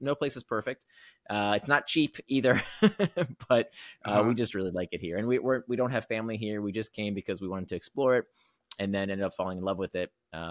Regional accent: Florida, United States; now in Singapore; I grew up in the States. I grew up in Florida, but right now I'm in Singapore. I've been here for about 4 years

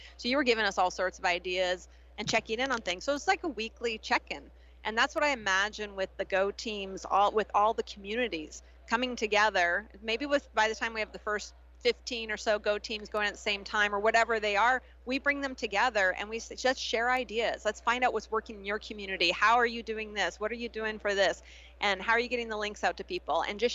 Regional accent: Canada; one in Canada, I'm from Canada.

